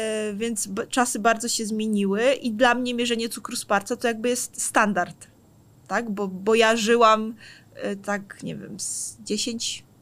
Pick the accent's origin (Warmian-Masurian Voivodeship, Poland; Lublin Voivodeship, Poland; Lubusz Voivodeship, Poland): Warmian-Masurian Voivodeship, Poland; No ja pochodzę z Mazur, gdzie w moim miasteczku są 2 jeziora